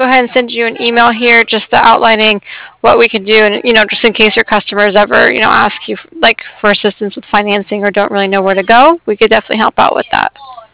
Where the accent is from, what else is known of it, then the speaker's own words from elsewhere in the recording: Prescott, Arizona, United States; I'm from Arizona too